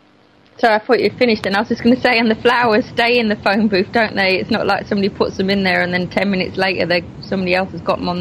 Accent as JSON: {"language": "English", "town": "Croydon", "region": "London", "country": "United Kingdom", "tie": "born or raised there", "said": "but not where I grew up in Croydon."}